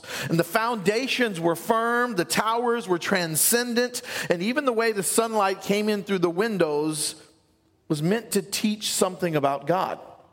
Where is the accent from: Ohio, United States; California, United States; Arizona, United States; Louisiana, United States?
Louisiana, United States; I'm from South Louisiana. I know. We don't use that.